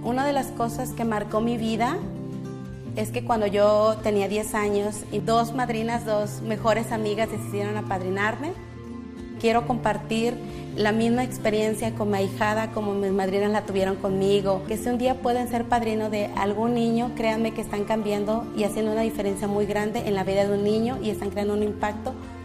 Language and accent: Spanish; Mexico City, Mexico; born there; Yo nací en la Ciudad de México.